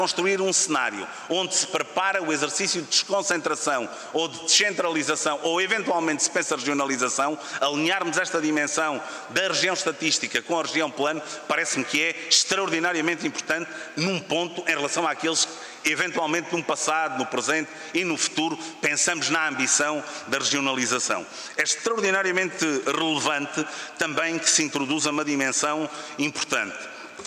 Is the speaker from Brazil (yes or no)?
no; Alentejo, Portugal; como alentejanos, os dois somos alentejanos